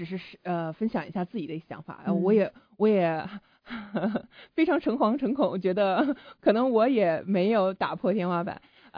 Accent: China; 因为我是一个中国人，

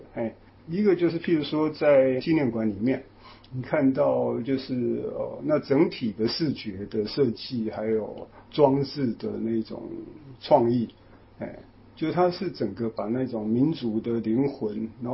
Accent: Taiwan; 对于我这一辈的从小在台湾接受那种历史教育的人来说

